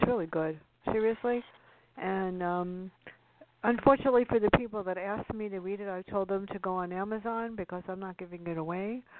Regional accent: New York City, New York, United States; now in Westchester, United States; I grew up in the South Bronx, and then we moved to another area in the Bronx.

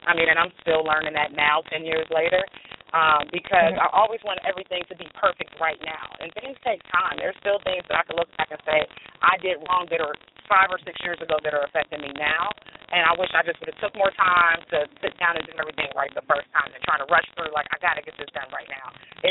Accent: Youngstown, Ohio, United States; also born or lived in Columbus, Ohio; recently moved back to Youngstown, Ohio, my hometown from Columbus, Ohio, where I've been most of my adult life.

